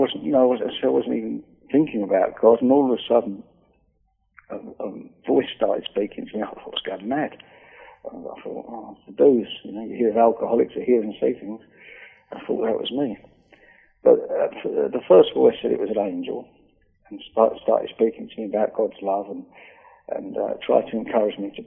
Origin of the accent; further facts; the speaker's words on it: London, United Kingdom; Yeah, I was brought up in London in a poor family.